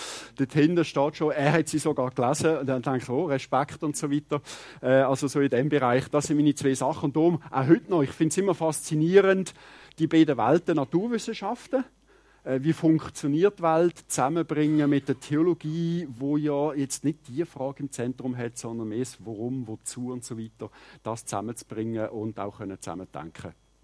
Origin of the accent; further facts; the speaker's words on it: Aargau, Switzerland; Ich bin im Aargau aufgewachsen. Das ist der Kanton, wo man jeweils durchfährt, oder? Aber nicht anhalten in der Regel. Und wir Aargauer sind auch happy, weil dann haben wir unsere Ruhe und so weiter.